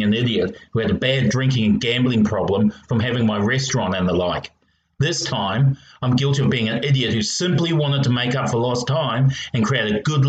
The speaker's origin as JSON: {"language": "English", "country": "Australia", "said": "But being Australian, and especially the involvement of this particular detective, I'm not getting my hopes up."}